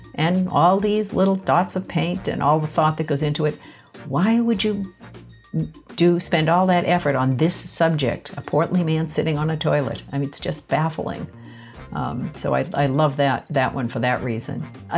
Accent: Boston, Massachusetts, United States; I grew up in Boston, less than a mile from the Museum of Fine Arts

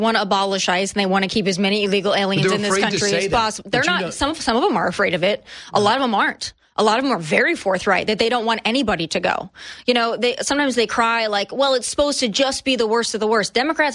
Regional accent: Rapid City, South Dakota, United States; shot, by the way, in my hometown of Rapid City, South Dakota, by Mount Rushmore.

